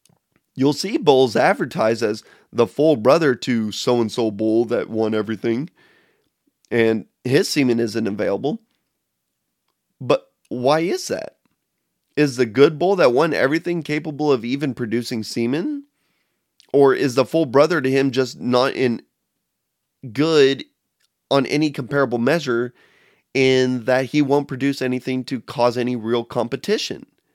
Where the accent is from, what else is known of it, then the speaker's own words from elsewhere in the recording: Brazil; Like, I'm from Brazil.